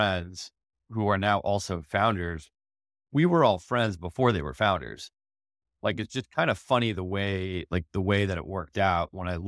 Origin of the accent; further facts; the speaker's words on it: East Coast, United States; now in San Francisco, United States; But I grew up on the East Coast, so you're not going to convert me back, unfortunately.